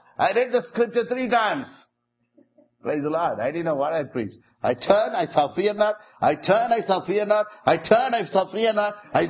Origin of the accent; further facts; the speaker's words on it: South India, India; I'm an evangelist. I'm from South India.